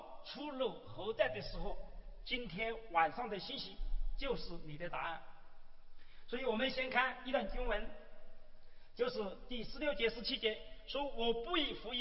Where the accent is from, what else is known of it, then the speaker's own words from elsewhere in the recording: Hunan, China; now in Shanghai, China; 我是从上海来的湖南人，是一个不仅是从上海来的湖南人，而且还是一个很会讲方言的传道人。